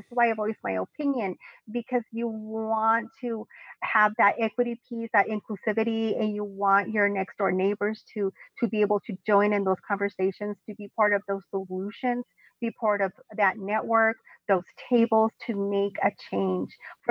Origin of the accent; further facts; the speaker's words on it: northern Mexico, Mexico; I'm from Mexico, but even like, you know, from the north part of Mexico